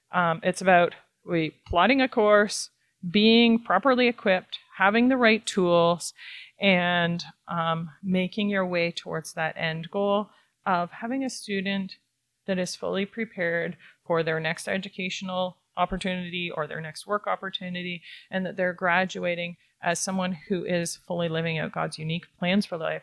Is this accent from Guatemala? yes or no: no; Ontario, Canada; I'm from Ontario, been homeschooling in Ontario for 21 years.